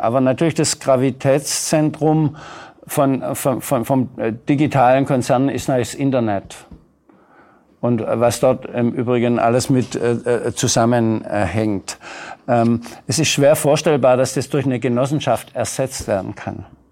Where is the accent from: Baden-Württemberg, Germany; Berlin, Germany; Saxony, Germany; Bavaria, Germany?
Baden-Württemberg, Germany; wo ich herkomme, aus Baden-Württemberg